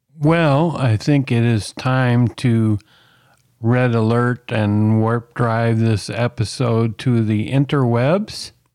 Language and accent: English; New Ulm, Minnesota, United States; This next story you would think is from Florida, but actually it comes from New Ulm, Minnesota, my home state.